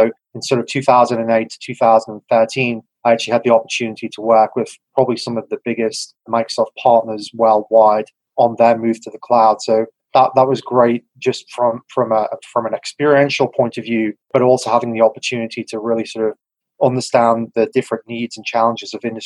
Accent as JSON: {"language": "English", "region": "England", "country": "United Kingdom", "tie": "born or raised there", "said": "You can tell from probably my strange accent, I was born in England. So I grew up and went to school there."}